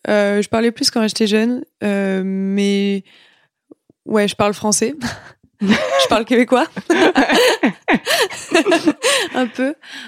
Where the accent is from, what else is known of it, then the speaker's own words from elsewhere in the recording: France; now in Montreal, Canada; j'ai grandi en France Et j'ai grandi avec la culture française, j'ai appris le français, je suis même maintenant que je suis à Montréal, je suis quand même restée assez proche de la culture française.